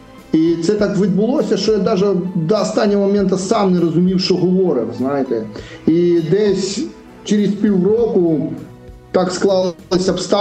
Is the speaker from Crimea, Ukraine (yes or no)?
yes; Feodosia, Crimea, Ukraine; born there; Я народився в місті Феодосія, це Крим, це зараз тимчасово окупована територія. В мене там залишились батьки, залишилась сестра молодша, на жаль. От. І я 75-го року народження